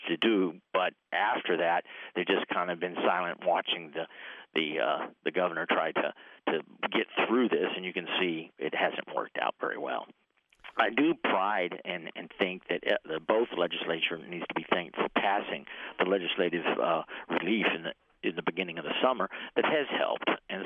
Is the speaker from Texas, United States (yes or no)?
yes; Texas, United States; now in Eau Claire, United States; Originally, I'm from Texas and married the most beautiful woman in the world from the Chippewa Valley, and that's why I'm here.